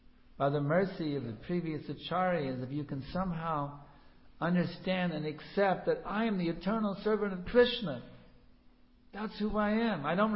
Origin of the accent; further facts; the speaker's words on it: Texas, United States; It's like, I come from Texas, and we have these huge hurricanes. They come on the Gulf of Mexico, humongous storms.